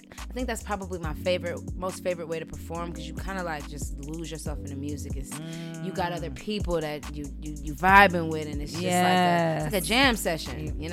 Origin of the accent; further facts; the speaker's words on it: Cleveland, Ohio, United States; I am originally from Cleveland, Ohio. Cleveland, Ohio.